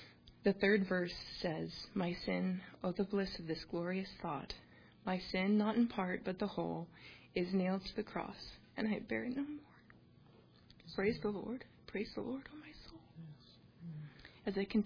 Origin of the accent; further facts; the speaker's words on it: Washington, United States; I grew up in Washington State, where my parents raised and homeschooled me and my five older siblings.